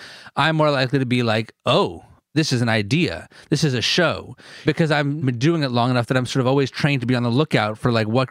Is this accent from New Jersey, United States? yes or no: yes; New Jersey, United States; I mean, I'm born and raised in New Jersey. And although my family's Jewish, we always ate pork growing up.